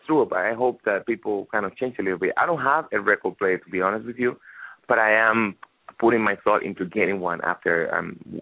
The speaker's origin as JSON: {"language": "English", "country": "Cuba", "tie": "born or raised there", "said": "when I was growing up in Cuba, I didn't really have the opportunity to really hear."}